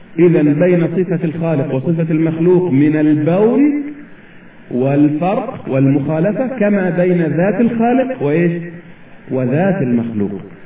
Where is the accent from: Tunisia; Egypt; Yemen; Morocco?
Egypt; هذا مثل دارج عندنا في مصر